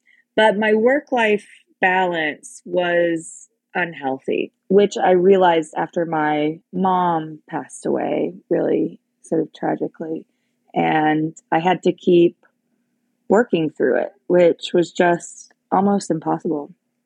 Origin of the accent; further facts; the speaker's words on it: Tennessee, United States; also born or lived in Vermont; So I grew up in Tennessee. I'm Southern, and I somehow ended up sort of going to college in Vermont.